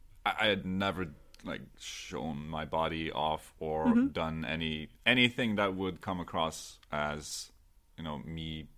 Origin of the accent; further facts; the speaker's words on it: Norway; English is a second language; I don't think most people would figure out that I'm Norwegian based on my accent alone.